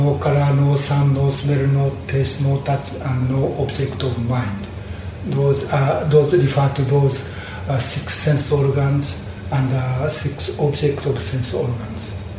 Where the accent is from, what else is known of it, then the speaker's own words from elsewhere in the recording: Japan; first language Japanese; English is a second language; Because I'm from Japan, you know, my view is basically Japanese, and I use a Japanese language.